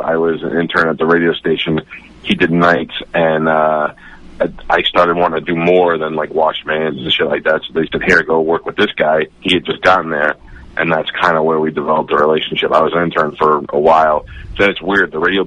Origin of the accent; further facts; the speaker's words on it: Staten Island, New York, United States; moved away as an adult; Yeah, I was born in Staten Island. I went to St. Joseph by the Sea High School, Faggoty Catholic School. And then I moved here in 89